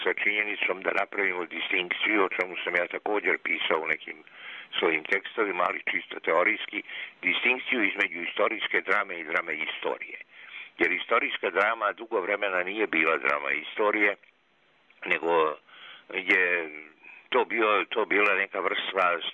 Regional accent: Banja Luka, Republika Srpska, Bosnia & Herzegovina; I normalno da sam prihvatio ponudu da se u Banja Luci pojave, pogotovo da se pojave u mom rodnom gradu.

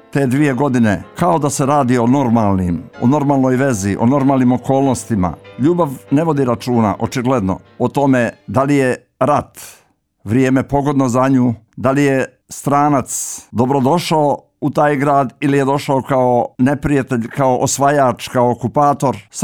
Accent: Nikšić, Nikšić Municipality, Montenegro; u tom mom rodnom gradu, u Zavičaju, u mom Nikšiću, kad ja još nisam ni bio rođen

